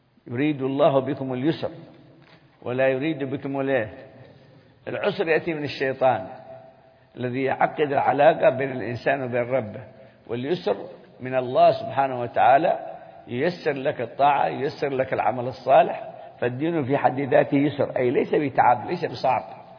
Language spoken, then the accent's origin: Arabic; Hadhramaut, Yemen; عندنا في حضرموت كانوا يذهبون إلى هود